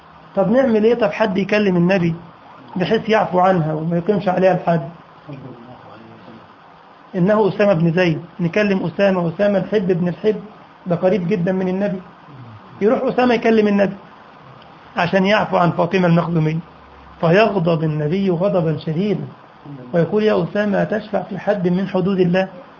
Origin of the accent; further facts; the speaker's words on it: Egypt; عندنا في مصر المثل ده، مش عارف بقى في الجزائر عندكم